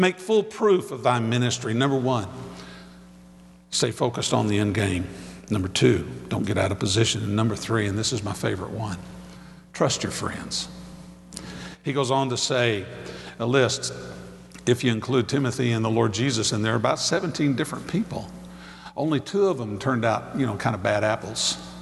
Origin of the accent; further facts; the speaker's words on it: Texas, United States; this is really hard since I'm from Texas.